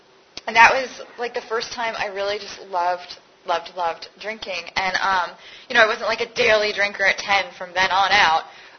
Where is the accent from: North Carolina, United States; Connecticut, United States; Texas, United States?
Connecticut, United States; and I'm from Connecticut. That's where I grew up, and my dad is from Canada.